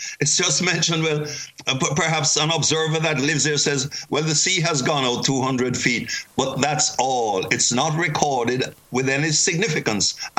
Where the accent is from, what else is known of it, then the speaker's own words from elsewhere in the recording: Jamaica; Jamaican. I'm a Jamaican.